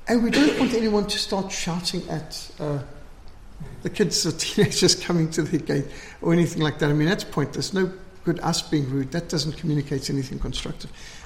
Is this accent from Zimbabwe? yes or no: yes; Zimbabwe; our family was totally secular when I was growing up in Rhodesia